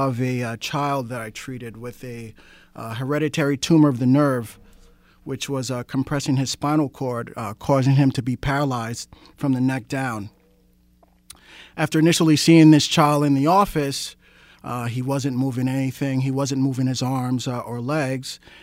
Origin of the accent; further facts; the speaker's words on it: New York, United States; also born or lived in North Carolina; Yeah, I was born and raised in New York. I did some high school in North Carolina.